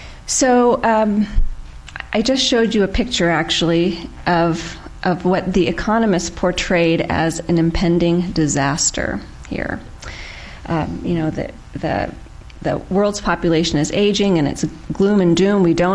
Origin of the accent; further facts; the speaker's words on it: the South, United States; accent: Southern; I'm of Indian origin, born and raised in the U.S., but actually raised in the South, so I used to have a Southern accent.